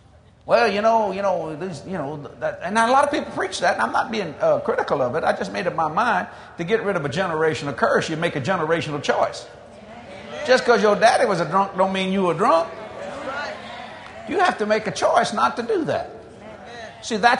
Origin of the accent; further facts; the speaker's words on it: New Orleans, Louisiana, United States; So when I play, I have, you know, I'm from New Orleans. It's the blues.